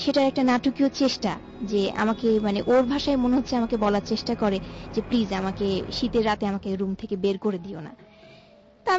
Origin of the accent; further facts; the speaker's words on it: Rajshahi, Rajshahi Division, Bangladesh; now in Dhaka, Bangladesh; আমি রাজশাহী থেকে এসেছি